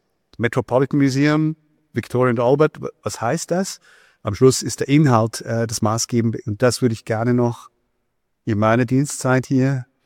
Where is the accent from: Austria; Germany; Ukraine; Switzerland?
Switzerland; ich bin aus der Schweiz, ein bisschen.